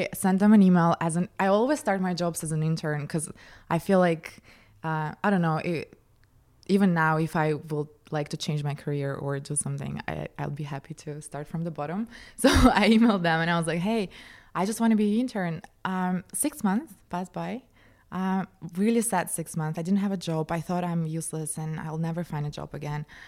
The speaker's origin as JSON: {"language": "English", "region": "Moscow", "country": "Russia", "tie": "born or raised there", "said": "Yeah, because in our country, I grew up in Moscow, in Russia."}